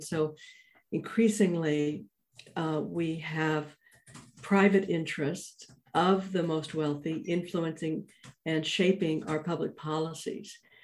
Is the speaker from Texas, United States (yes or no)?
yes; Fort Worth, Texas, United States; And I grew up in Cowtown, by the way, you know, Fort Worth, Texas.